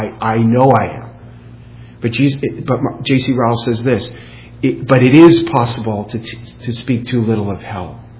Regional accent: New England, United States; moved away; We're from New England. I don't think they have lizards in New England. I don't think I remember seeing one. When we moved to Tallahassee, you have those little geckos everywhere.

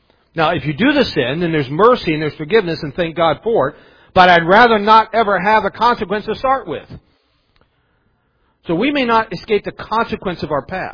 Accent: Maidsville, West Virginia, United States; I grew up, the way I grew up in Maidsville, the armpit of the world there, where I grew up in Maidsville

